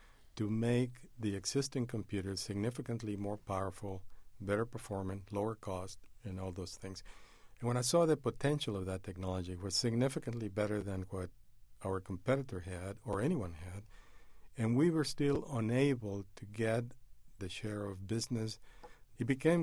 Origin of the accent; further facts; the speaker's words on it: Piedras Negras, Coahuila, Mexico; English is a second language; In my hometown in Piedras Negras in Mexico, I ran into a Methodist missionary who said that if I really wanted to be a good auto mechanic, I would have to learn English.